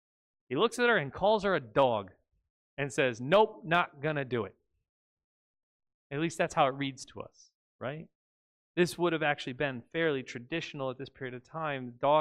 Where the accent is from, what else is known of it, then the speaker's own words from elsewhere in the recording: United States; But I know that's because I grew up in America.